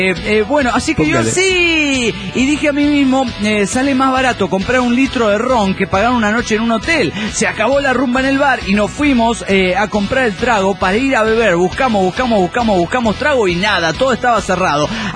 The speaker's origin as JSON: {"language": "Spanish", "town": "Bucaramanga", "region": "Santander", "country": "Colombia", "said": "de Bucaramanga, Locombia."}